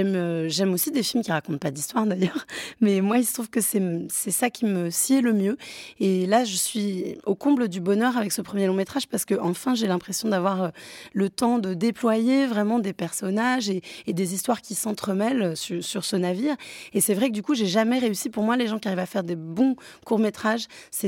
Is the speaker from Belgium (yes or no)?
no; Nantes, Pays de la Loire, France; j'ai grandi à Nantes avant qu'il y ait des grands travaux sur l'île de Nantes